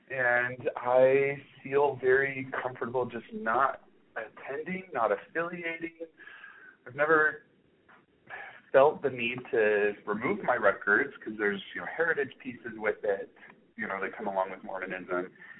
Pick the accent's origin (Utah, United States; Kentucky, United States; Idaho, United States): Utah, United States; Zion; also born or lived in Massachusetts / Colorado; I am originally from Zion, great state of Utah. Grew up there. But I have lived the last 5 years out and about. I went to Massachusetts for 3.5 years, Colorado for 1.5 years, and I have just returned to Utah.